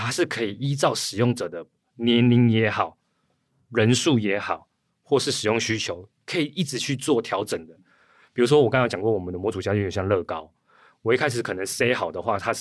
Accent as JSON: {"language": "Chinese", "country": "Taiwan", "tie": "born or raised there", "said": "因为我从小在台湾长大，我没有想过这个问题。"}